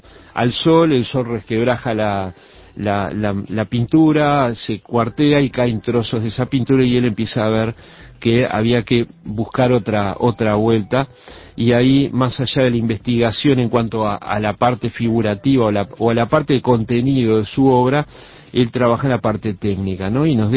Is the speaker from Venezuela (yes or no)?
no; Uruguay; normalmente uno como buen uruguayo y medio